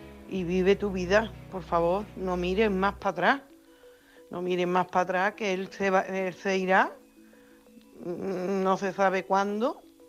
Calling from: Coria, Extremadura, Spain

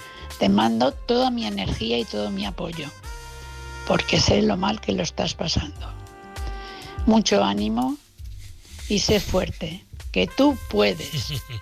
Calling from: Valencia, Valencian Community, Spain; de Valencia.

